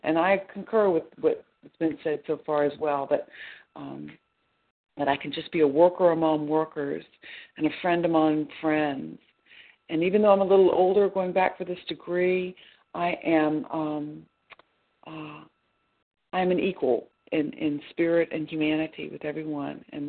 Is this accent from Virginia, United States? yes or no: yes; Virginia, United States; I'm from Virginia.